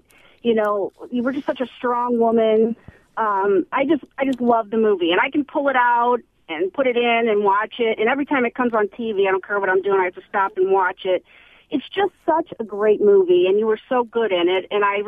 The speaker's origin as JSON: {"language": "English", "town": "St. Louis", "region": "Missouri", "country": "United States", "said": "as you said, I'm from St. Louis."}